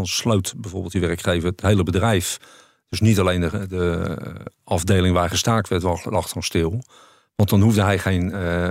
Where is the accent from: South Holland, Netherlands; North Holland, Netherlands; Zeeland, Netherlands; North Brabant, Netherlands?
South Holland, Netherlands; Rotterdam; Ik kom uit Rotterdam.